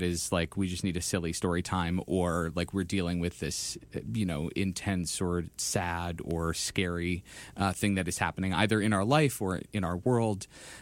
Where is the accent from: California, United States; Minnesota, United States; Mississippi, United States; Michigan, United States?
Minnesota, United States; St. Paul; Well, I grew up in St. Paul, so I didn't have to go very far.